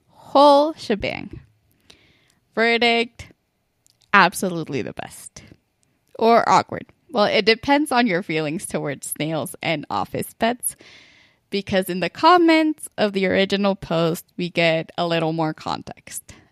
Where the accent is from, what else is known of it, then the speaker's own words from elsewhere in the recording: Mexico City, Mexico; now in Chicago, United States; originally from Mexico City, normally tuning in from Chicago, but right now I'm still home for the holidays.